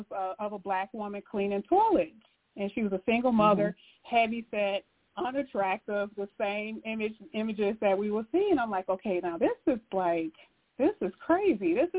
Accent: Chicago, Illinois, United States; now in Indiana, United States; I was born and raised in Chicago, but I live in Indiana.

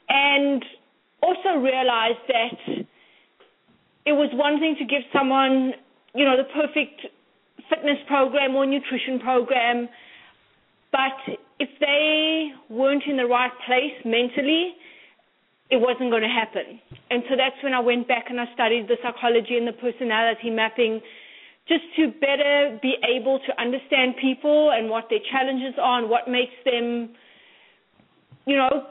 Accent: South Africa; So I grew up in South Africa

